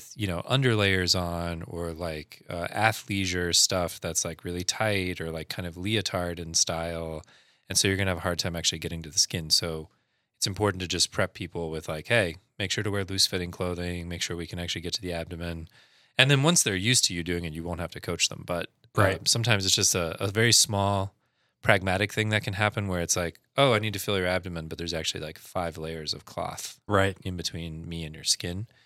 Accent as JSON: {"language": "English", "region": "Louisiana", "country": "United States", "tie": "born or raised there", "said": "But it's funny because where I grew up in Louisiana, the water's, like, warm."}